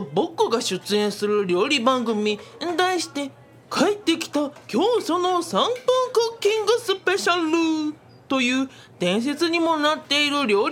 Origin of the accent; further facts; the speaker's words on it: Fukuoka, Japan; 僕も福岡の人間ですが、なるべく標準語で話すように教育されてきましたから